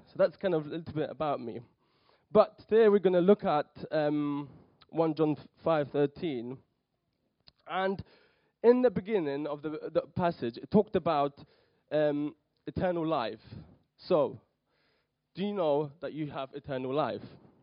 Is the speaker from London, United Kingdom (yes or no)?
yes; Mitcham, London, United Kingdom; also born or lived in Poland; I was born in Poland. I was brought up in London, Mitcham, and in Southcroft Church. If you know, there's another congregation in Ictus, and it's Southcroft. Then I moved to Durham to do like a work for a church.